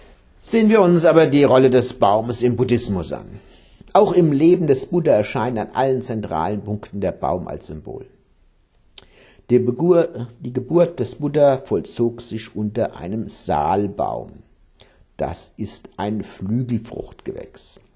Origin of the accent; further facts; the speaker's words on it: Hesse, Germany; Bei uns in Hessen wurde damals die germanische Göttin